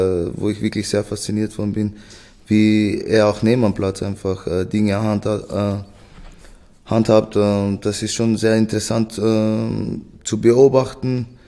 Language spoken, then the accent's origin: German; Vienna, Austria; Ich bin ja in Wien geboren, da aufgewachsen